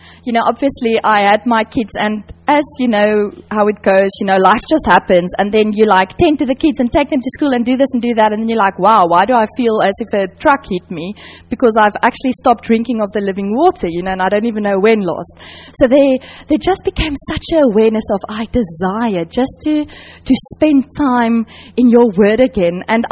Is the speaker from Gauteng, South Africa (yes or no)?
yes; Johannesburg, Gauteng, South Africa; moved away as an adult; now in England, United Kingdom; I grew up in Johannesburg, which is in the north of South Africa, and came over with my husband after we've been married just over a year.